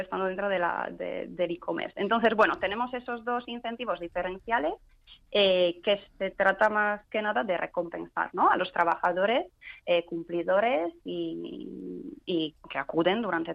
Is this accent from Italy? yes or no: yes; Italy; Spanish is a second language; Yo, que soy italiana, tenemos el mismo problema